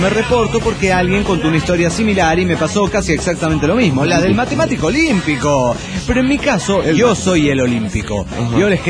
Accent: Tultitlán, State of Mexico, Mexico; Hola amigos … monitorista de Tultitlán, México.

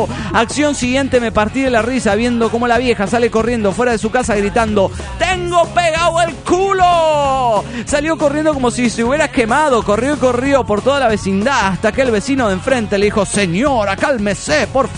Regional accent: Paris, Île-de-France, France; de París, France.

